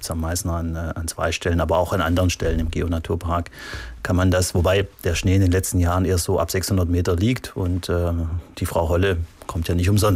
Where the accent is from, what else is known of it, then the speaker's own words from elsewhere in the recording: Italy; now in Germany; Ich stamme ja aus Italien und wie ich hierher kam, habe ich gesagt, Mensch, die machen ja eine Wurst, die ist luftgetrocknet.